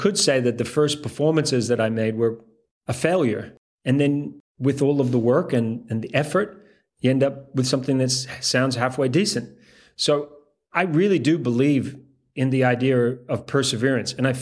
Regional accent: Antigua & Barbuda; born or raised there; also born or lived in Canada

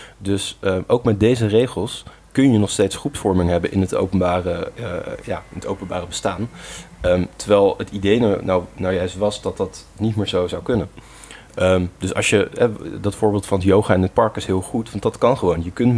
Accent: Gorinchem, South Holland, Netherlands; born there; Zuid-Holland-Zuid, waar mijn geboortestad Gorkum ondervalt.

